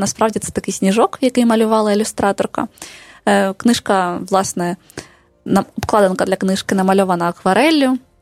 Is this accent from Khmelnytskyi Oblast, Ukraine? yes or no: no; Ilovaisk, Donetsk Oblast, Ukraine; now in Bucha, Ukraine; Вона про моє рідне місто, про Іловайськ